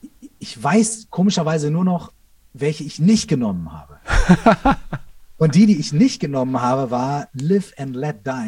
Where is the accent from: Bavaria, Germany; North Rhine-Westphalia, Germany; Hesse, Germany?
North Rhine-Westphalia, Germany; Minden; Ich weiß noch, wie ich mal, bei uns in Minden gab es früher keinen Vinylladen, also es gab keinen Plattenladen.